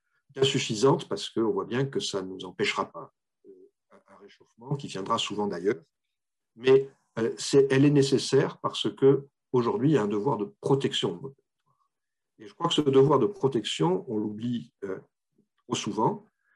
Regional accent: Nouvelle-Aquitaine, France; C'est parce que c'est ma région d'origine. J'ai un nom breton que je ne renie pas, mais c'est mon papa et ma maman est Aquitaine.

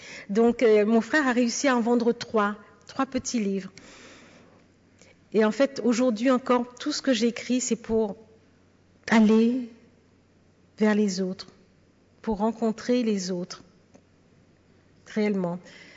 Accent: Paris, Île-de-France, France; je suis née à Paris avec mes frères et sœurs. Nous sommes nés dans la région parisienne. Il a fallu se construire avec le racisme dans une cité de la banlieue parisienne.

